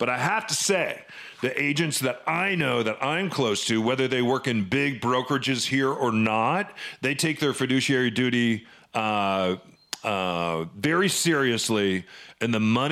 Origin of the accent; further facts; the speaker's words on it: Gurnee, Illinois, United States; now in Washington, United States; where I grew up in Gurnee, Illinois, a $35,000 house where I grew up is maybe worth $100,000 to $110,000 today